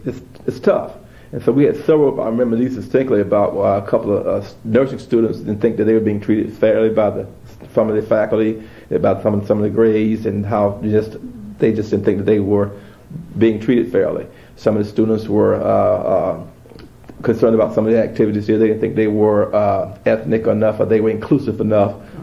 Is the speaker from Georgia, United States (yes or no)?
yes; Georgia, United States; also born or lived in Blakely, Georgia; Well, I was born in Southwest Georgia, Blakely, Georgia, 1957, July 31st. But I moved and grew up in some parts down in Southwest Georgia.